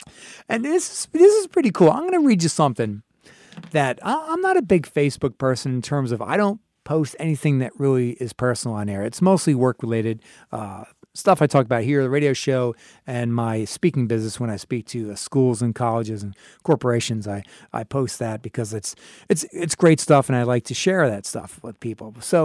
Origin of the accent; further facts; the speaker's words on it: New York, United States; especially being a New Yorker myself, certainly for all my professional career and just growing up across the river there.